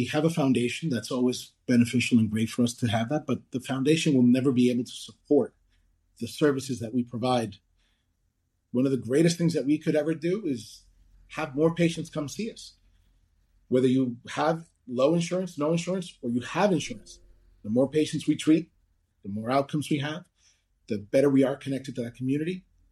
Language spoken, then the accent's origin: English; Weehawken, New Jersey, United States; also born or lived in Union City; You know, I grew up here. I grew up in Weehawken in Union City.